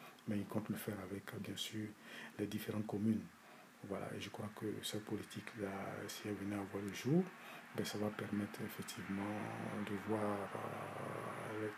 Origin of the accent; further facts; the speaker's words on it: Burkina Faso; que ce soit chez nous au Burkina ou bien ailleurs